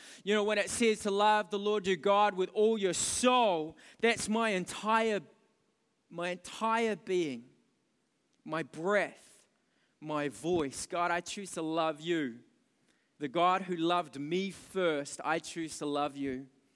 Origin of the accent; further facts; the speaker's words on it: New Zealand; we come from New Zealand. We're, you know, tall poppy syndrome. Cut down the people who look like they're standing up, and let's all be humble.